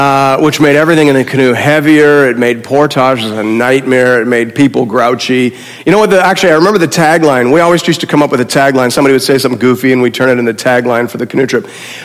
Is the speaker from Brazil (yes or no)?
no; King Township, Ontario, Canada; I grew up in King Township, which maybe you, if you came here from Toronto, you probably drove through on your way to get here. And I grew up actually in nowhere.